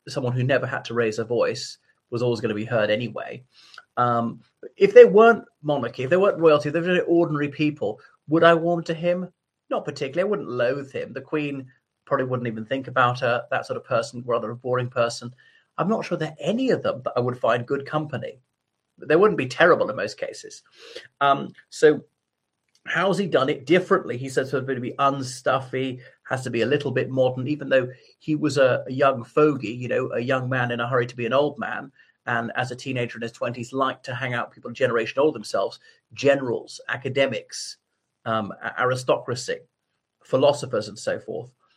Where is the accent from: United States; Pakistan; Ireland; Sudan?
Ireland; from Ireland.